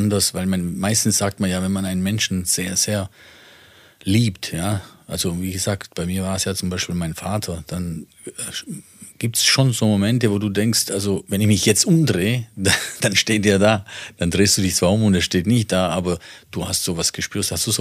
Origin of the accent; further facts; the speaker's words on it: Italy; als Italiener